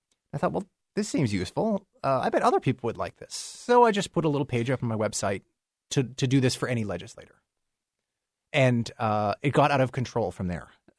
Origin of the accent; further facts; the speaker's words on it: Charlottesville, Virginia, United States; I'm from Charlottesville.